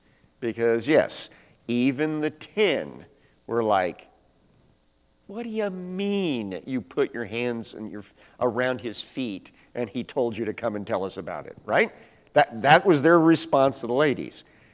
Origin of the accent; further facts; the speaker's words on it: Missouri, United States; I'm from Missouri, as you know.